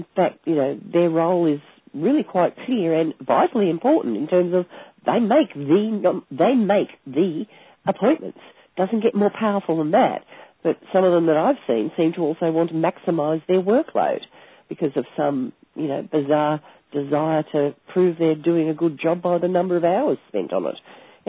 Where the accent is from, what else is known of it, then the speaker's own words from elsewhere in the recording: Australia; accent: Australian; Now, English is my first language, although really it's Australian, which is only a very distant relationship to actual English.